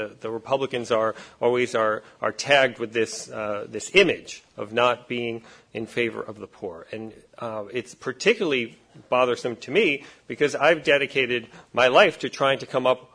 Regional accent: New York City, New York, United States; I grew up in New York City at a pretty rough time in New York City history. I was growing up in the late 1970s.

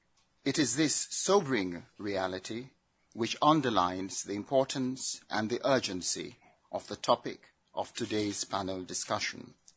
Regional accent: Washington, District of Columbia, United States; now in The Hague, Netherlands; It's wonderful to be back in Washington and in my hometown.

